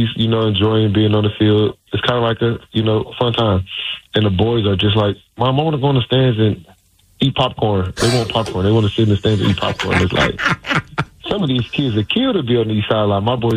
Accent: Cleveland, Ohio, United States; I'm from Cleveland originally, so that's Big Ten country.

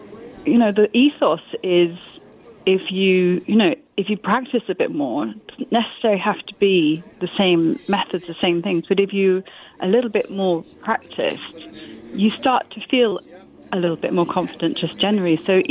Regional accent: United Kingdom; even though I am British

